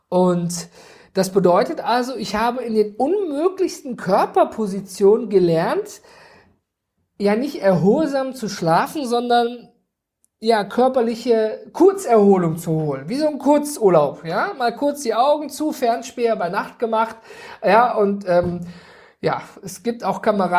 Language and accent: German; North Rhine-Westphalia, Germany; Ich komme aus dem Ruhrgebiet, wir sind da sehr einfach gestrickt